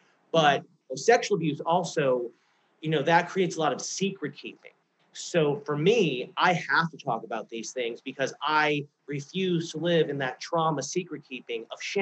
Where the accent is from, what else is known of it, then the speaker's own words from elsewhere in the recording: Lafayette, Louisiana, United States; My trauma is I am from Lafayette, Louisiana, come from a very highly conservative, super, we don't talk about anything kind of place.